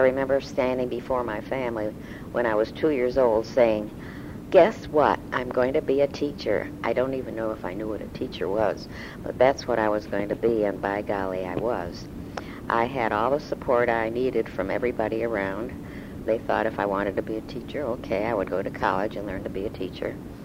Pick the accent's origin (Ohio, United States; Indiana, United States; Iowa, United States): Ohio, United States; Cleveland; I was born and brought up in Cleveland, Ohio. I was the fifth of six children that Mother and Dad had, and it was a wonderful time to be in Cleveland because it was a large city